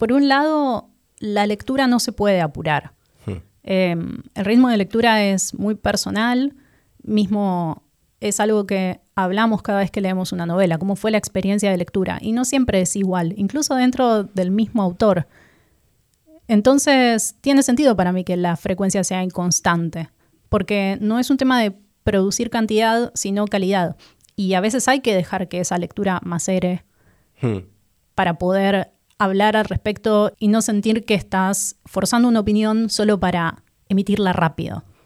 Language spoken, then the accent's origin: Spanish; Buenos Aires, Argentina; now in Sweden; nosotros somos argentinos, ambos de Buenos Aires. Ya se deben haber dado cuenta por nuestros acentos y nuestro violento sentido del humor.